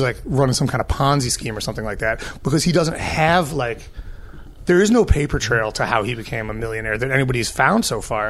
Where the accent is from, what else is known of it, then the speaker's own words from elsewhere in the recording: Chicago, Illinois, United States; But I grew up in Boys Town in Chicago.